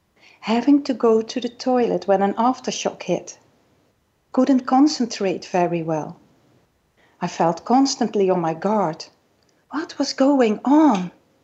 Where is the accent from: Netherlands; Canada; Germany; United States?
Netherlands; English is a second language; You can hear that I'm coming maybe from the Netherlands.